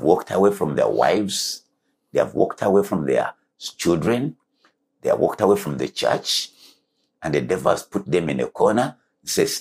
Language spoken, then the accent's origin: English; Uganda; first language Luganda; English is a second language; There is, like, now I learned English, but I speak Luganda. When I speak Luganda, I don't even have to think about it.